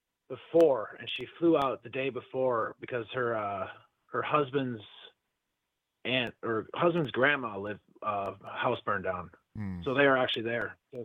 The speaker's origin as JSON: {"language": "English", "town": "Kimberly", "region": "Wisconsin", "country": "United States", "tie": "born or raised there", "said": "I grew up in Kimberly, up in the Appleton area."}